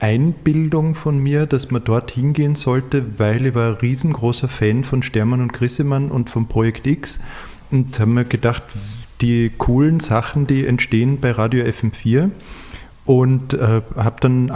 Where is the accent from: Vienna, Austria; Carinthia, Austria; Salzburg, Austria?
Carinthia, Austria; Klagenfurt; born there; Ich meine, man muss dazu sagen, ich bin in Klagenfurt geboren